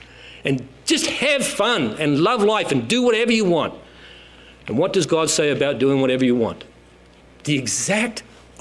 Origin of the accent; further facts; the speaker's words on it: New Zealand; moved away; It was very hard for New Zealand when I came from New Zealand to like, why are they putting savory with sweet?